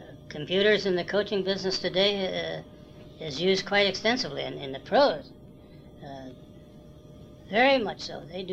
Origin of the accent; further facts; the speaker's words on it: Alliance, United States; I was born and raised in Alliance and still call my home.